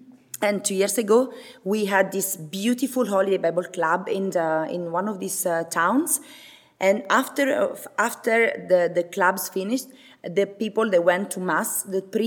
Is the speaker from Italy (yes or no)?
yes; Sicily, Italy; And this is my hometown there. It's in the south of Italy.